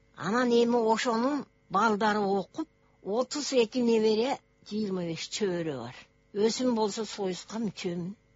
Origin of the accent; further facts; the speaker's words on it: Saek, Naryn Region, Kyrgyzstan; born there; Асыр кайра жергиликтүү жериме кетип баратам. Мен туулган жерим Нарын облус Чумгал району Саек.